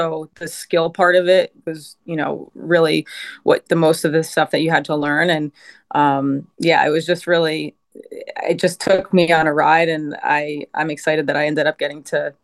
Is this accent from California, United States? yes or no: no; New Jersey, United States; I loved just the fact that I'm from New Jersey and it was only 2 hours from home.